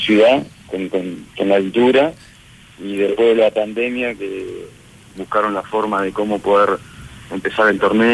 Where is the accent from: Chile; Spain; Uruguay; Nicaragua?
Uruguay; Somos 4 uruguayos.